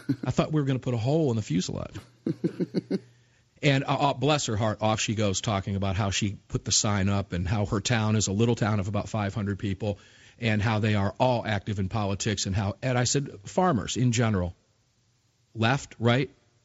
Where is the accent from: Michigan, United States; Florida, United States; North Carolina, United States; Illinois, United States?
Florida, United States; Tampa; She was on her way down to my neck of the woods, my hometown, Tampa.